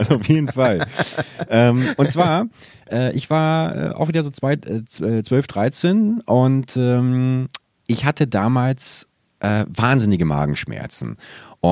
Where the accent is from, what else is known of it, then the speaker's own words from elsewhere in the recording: Hamburg, Germany; Da habe ich noch in meiner Heimatstadt gewohnt, also in Hamburg.